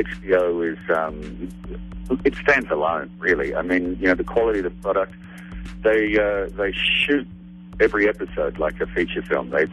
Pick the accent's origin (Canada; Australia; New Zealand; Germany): Australia; moved away as an adult; now in United States; Australia.